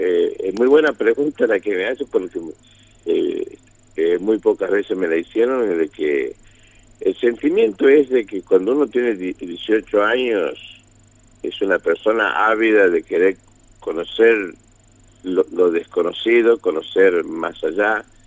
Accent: Argentina

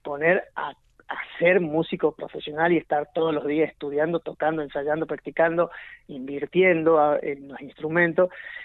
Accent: Argentina

